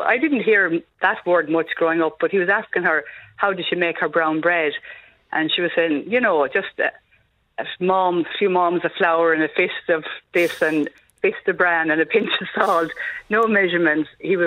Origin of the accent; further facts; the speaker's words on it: Munster, Ireland; now in Kildare, Ireland; No, I'm from Clare originally, but I've been out of there 40 years now. I'm in Kildare